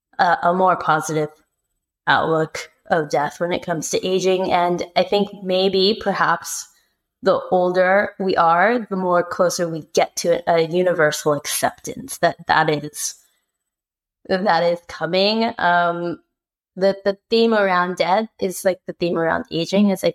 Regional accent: California, United States; being from the US, being Californian, so American, Mexican American

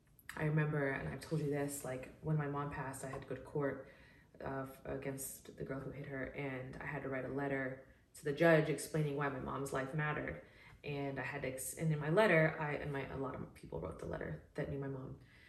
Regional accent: Los Angeles, California, United States; also born or lived in Brooklyn; I'm from Los Angeles. I'm actually from here, as I mentioned. I'm not a transplant like a lot of people. I lived in Brooklyn for 5 years, bedside exclusively. But now I'm back.

